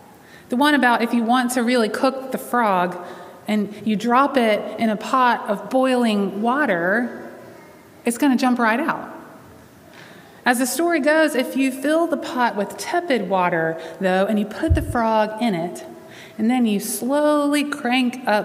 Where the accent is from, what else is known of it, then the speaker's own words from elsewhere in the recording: the South, United States; As a Southerner myself, I have to confess that I heard this story a lot growing up